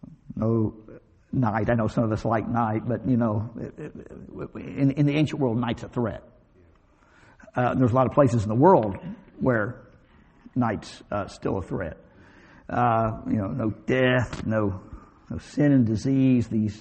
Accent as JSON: {"language": "English", "region": "Arkansas", "country": "United States", "tie": "born or raised there", "said": "This would be sort of an Arkansas translation. I grew up in Arkansas, and this is the way I think we would translate it correctly."}